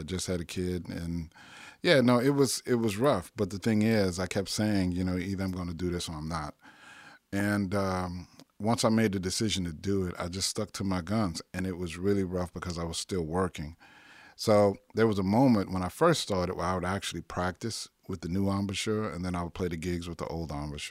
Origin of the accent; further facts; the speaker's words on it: Louisiana, United States; The thing that was interesting about growing up in Pontchartrain Park was